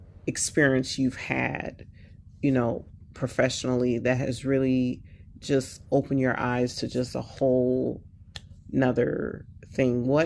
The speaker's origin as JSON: {"language": "English", "town": "Long Beach", "region": "California", "country": "United States", "tie": "born or raised there", "said": "I grew up in California. In Long Beach, love the water."}